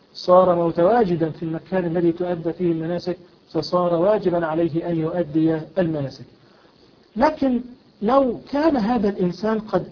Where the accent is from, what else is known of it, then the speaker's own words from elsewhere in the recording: Egypt; يعني خاصة عندنا في مصر رحلات الحج أو العمرة تحديدا يذهبون فيها أولا إلى المدينة